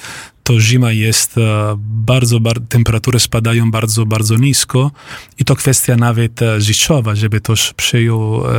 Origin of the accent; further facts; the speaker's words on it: Italy; Polish is a second language; now in Poland; Ja jestem Włochem, mieszkam w Polsce